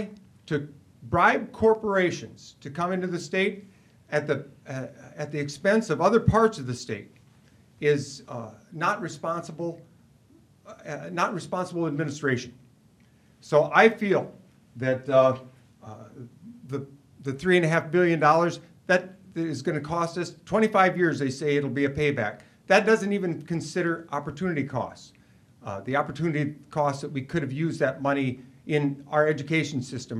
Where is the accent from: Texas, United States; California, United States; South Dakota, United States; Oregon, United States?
South Dakota, United States; born there; now in Wisconsin, United States; I was born in South Dakota, and now when I go back there. We moved to Wisconsin because there was an opportunity to buy land here and not there.